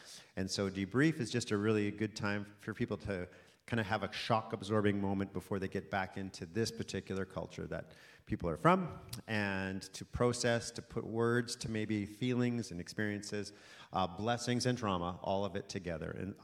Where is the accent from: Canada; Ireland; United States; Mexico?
Canada; Manitoba; He often is in Winnipeg, where I live. I'm from Manitoba.